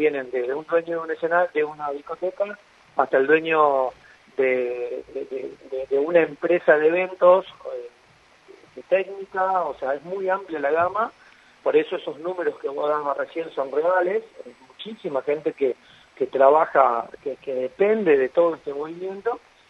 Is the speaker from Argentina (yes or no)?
yes; Misiones, Argentina; de Misiones no soy el único de Misiones